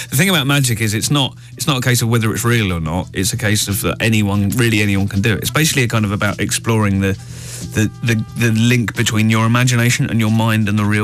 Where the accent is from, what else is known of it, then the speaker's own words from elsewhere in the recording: London, United Kingdom; because I'm from London and I travel a lot